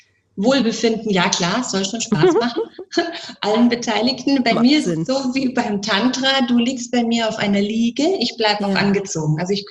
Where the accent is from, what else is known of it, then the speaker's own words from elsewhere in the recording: Bavaria, Germany; wie es bei uns in Bayern so heißt